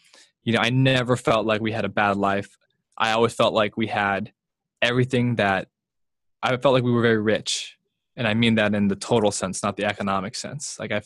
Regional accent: California, United States; when I tell people I grew up in Southern California

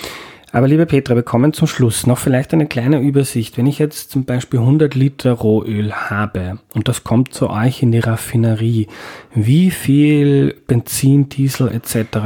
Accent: Lower Austria, Austria; Cool, da komme ich aus der Nähe.

